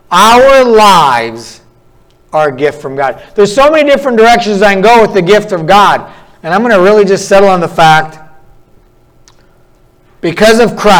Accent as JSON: {"language": "English", "region": "North Dakota", "country": "United States", "tie": "born or raised there", "said": "North Dakota, my hometown, I looked up this morning, minus 50 wind chill."}